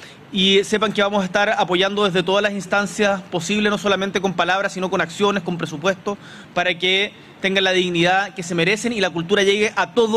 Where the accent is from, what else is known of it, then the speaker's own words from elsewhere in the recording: Magallanes and Chilean Antarctica, Chile; como una de las primeras veces que salí de Magallanes como en vacaciones, fui a Uruguay